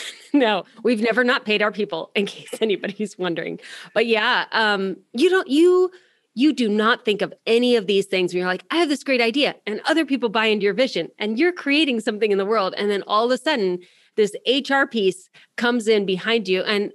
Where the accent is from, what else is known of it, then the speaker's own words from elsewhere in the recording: Ohio, United States; Born and raised in Ohio, people, I'm not going to lose my American citizenship is like my mental mindset